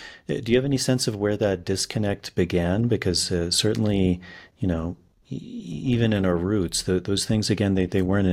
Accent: United States; we're both coming from the United States

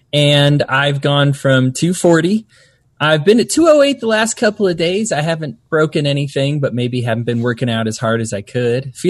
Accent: Colorado, United States; now in Utah, United States; I'm from Colorado, moved to Utah. I'm used to the Rocky Mountains.

